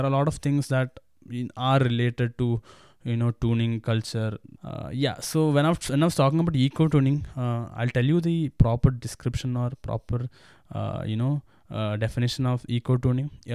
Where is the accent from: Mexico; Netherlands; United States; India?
India; Kerala; Especially I'm from Kerala